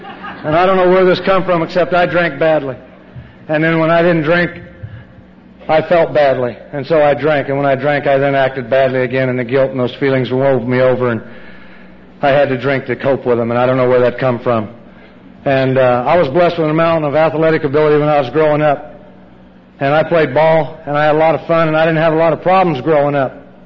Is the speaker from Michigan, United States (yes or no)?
no; Danville, Illinois, United States; born there; I was born in Danville, Illinois.